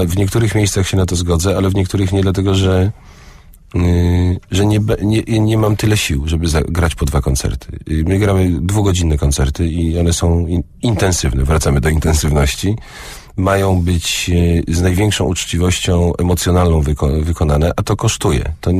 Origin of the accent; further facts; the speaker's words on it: Poznań, Greater Poland Voivodeship, Poland; born there; now in Toruń, Poland; Ja się urodziłem w Poznaniu, mieszkam w Toruniu